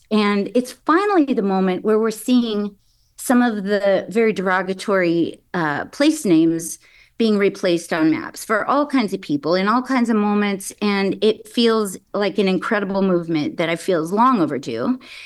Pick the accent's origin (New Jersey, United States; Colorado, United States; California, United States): California, United States; Grass Valley; I was born and raised in Grass Valley.